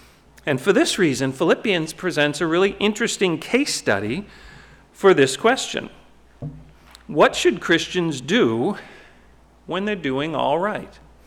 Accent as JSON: {"language": "English", "town": "Duxbury", "region": "Massachusetts", "country": "United States", "tie": "born or raised there", "said": "when I was a camp counselor for a day camp in my hometown of Duxbury"}